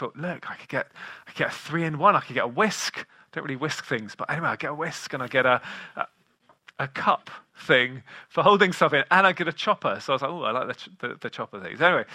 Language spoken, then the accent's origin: English; Turkey; also born or lived in Lebanon; And I grew up in Turkey and in Lebanon, so like we eat a lot of hummus.